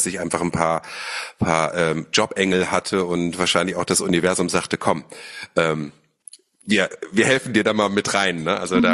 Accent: Lower Saxony, Germany; born or raised there; now in Berlin, Germany

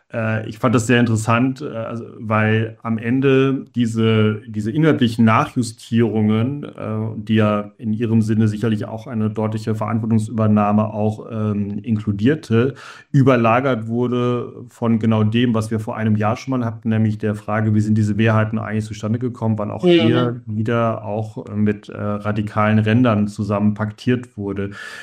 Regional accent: Germany; in Brüssel können wir als Deutsche, die lange verschont waren von extremistischen Parteien

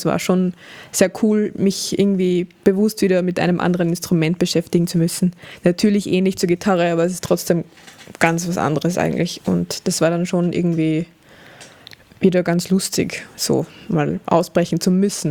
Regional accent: Austria; Das ist bei uns in Österreich so ein Ding.

